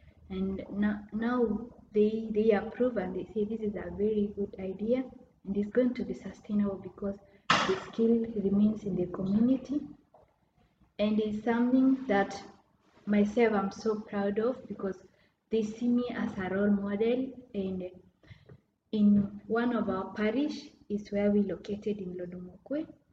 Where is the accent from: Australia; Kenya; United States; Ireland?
Kenya; Samburu County; I'm from Samburu. I'm so happy to be here.